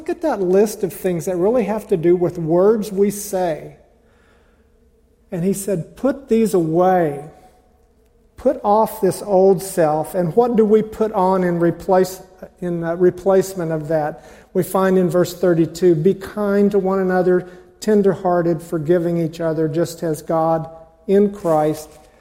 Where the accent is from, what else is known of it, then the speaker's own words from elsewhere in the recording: Oklahoma, United States; also born or lived in Colorado; we grew up in Oklahoma, moved to Colorado for a considerable number of years, then moved back to Oklahoma.